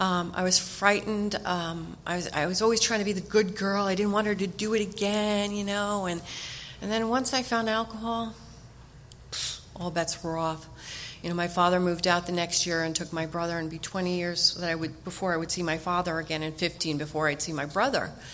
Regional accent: New Jersey, United States; moved away as an adult; But I grew up I'm from New Jersey, and there's a few of us here from New Jersey. Moved out here 5 years ago to be near grandbabies.

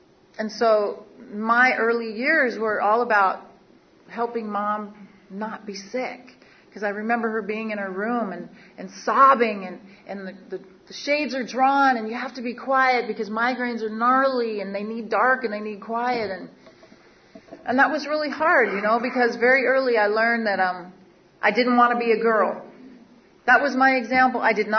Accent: Seattle, Washington, United States; I grew up in Seattle, Washington, from a single mother

